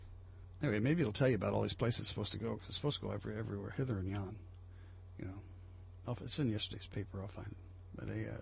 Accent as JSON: {"language": "English", "region": "New Jersey", "country": "United States", "tie": "born or raised there", "said": "I know because I grew up in Jersey and my number was Pilgrim 67556."}